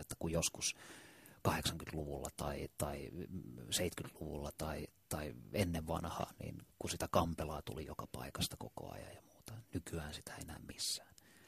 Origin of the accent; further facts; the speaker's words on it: Helsinki, Uusimaa, Finland; Kumpulassa, josta mä oon kotoisin